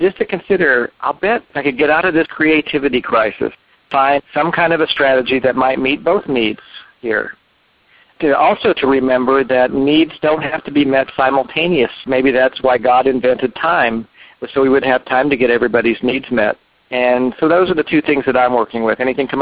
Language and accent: English; Atlanta, Georgia, United States; growing up in Atlanta and going to the schools that I went to and so forth